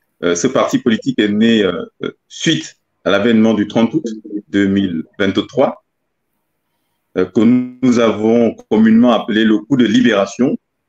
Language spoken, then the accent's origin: French; Oyem, Woleu-Ntem, Gabon; Je suis né à Ouyem, grandi jusqu'à mes 11 ans au village. J'ai réalisé tout ce que peut faire un villageois, chasse, pêche, piège, plantation. Mon père est à Oussa, ma mère est gabonaise, ma grand-mère était du Cameroun